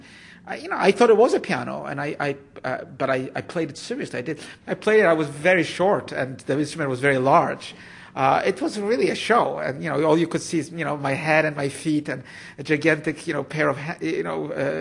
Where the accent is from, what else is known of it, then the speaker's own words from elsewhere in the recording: Poland; I grew up in Poland after the war. We were Jewish.